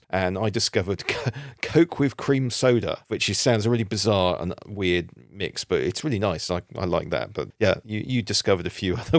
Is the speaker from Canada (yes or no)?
no; England, United Kingdom; we're English and we don't have one